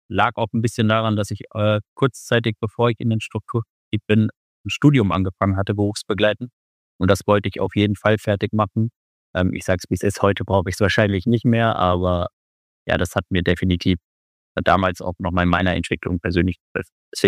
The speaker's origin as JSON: {"language": "German", "town": "Mainz", "region": "Rhineland-Palatinate", "country": "Germany", "tie": "born there", "lives_now": "Wiesbaden, Germany", "said": "Ich bin jetzt gute 31 Jahre jung und komme gebürtig aus Mainz, wohne aber mittlerweile auf der schönen anderen Rheinseite in Wiesbaden"}